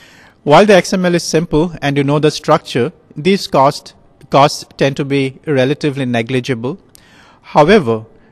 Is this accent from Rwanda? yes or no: no; Kolkata, West Bengal, India; now in United States; So I'm originally from Calcutta, India. That's where I grew up. I went to school in Calcutta.